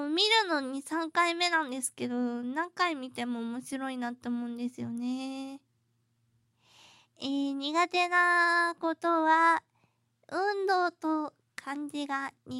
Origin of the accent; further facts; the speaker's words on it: Kanto, Japan; 出身は関東です。関東の方です。味噌ポテトとかわらじカツとかが美味しいところです。